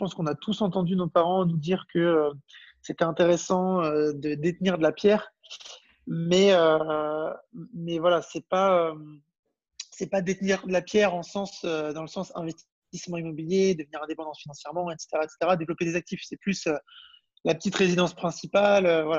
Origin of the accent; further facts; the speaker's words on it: Brittany, France; j'ai 25 ans, donc j'ai eu 25 ans récemment. Je suis originaire de Bretagne. Donc je travaillais sur Paris et maintenant je suis revenu en Bretagne. Je suis revenu m'installer ici